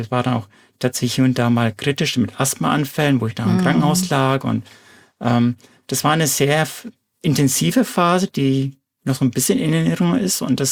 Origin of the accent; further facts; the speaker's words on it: Bavaria, Germany; also born or lived in Munich; Und an meinen Dialekt hört man sich. Ich bin eigentlich ursprünglich aus Mittelfranken, hatte eine kleine Ecke gemacht über München und dann bin ich hier in der Nähe von Karlsruhe gelandet.